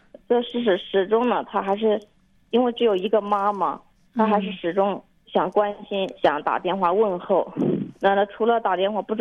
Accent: Hubei, China; 因为我是湖北人嘛，就是在湖北长大的。

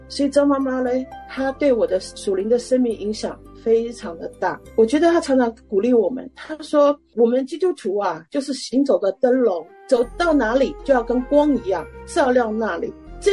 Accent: Hunan, China; 最重要是我们都是老乡，我们都是湖南人

